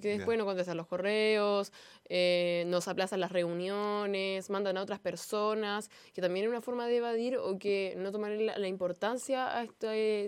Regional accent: Villa Alemana, Valparaíso, Chile; Sí, yo soy de Villa Alemana.

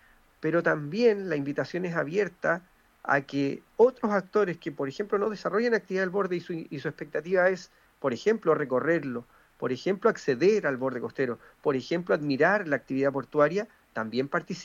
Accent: Valparaíso, Chile; para los que somos porteños

